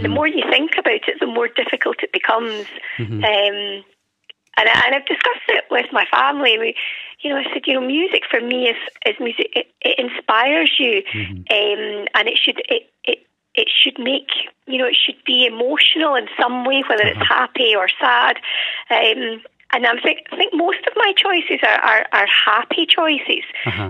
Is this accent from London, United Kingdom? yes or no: no; Scotland, United Kingdom; I'm originally from the West Coast, mm-hmm. And although I was born and brought up in quite a small village inland, I can't think of anything better than being on the West Coast, mm-hmm.